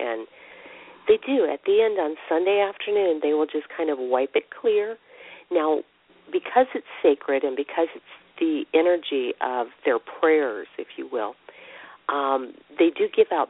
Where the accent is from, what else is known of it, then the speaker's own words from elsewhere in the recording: Minneapolis, Minnesota, United States; now in Columbus, United States; Now, I'm from Minneapolis.